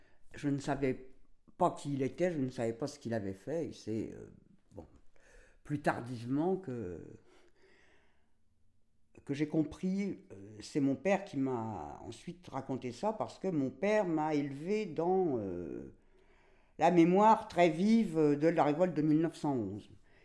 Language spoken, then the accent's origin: French; Bayel, Grand Est, France; je suis né en 1945 à Bayel. Donc, je suis bayéloise.